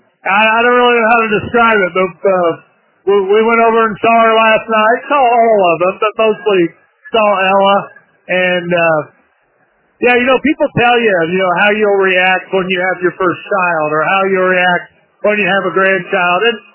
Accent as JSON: {"language": "English", "town": "Rochdale", "region": "Indiana", "country": "United States", "tie": "born or raised there", "also_born_or_lived": "Tipton", "said": "So we lived in Tipton for 5 years when I was little, and then moved to Rochdale, Indiana, and I lived there through high school"}